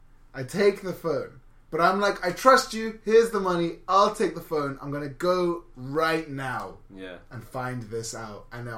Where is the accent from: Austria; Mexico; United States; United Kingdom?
United Kingdom; England; Because I'm an English cunt.